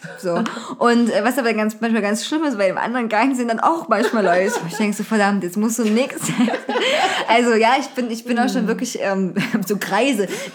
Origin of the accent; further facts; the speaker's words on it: Zwickau, Saxony, Germany; Also bei uns in Zwickau war es auch mal so Klobus.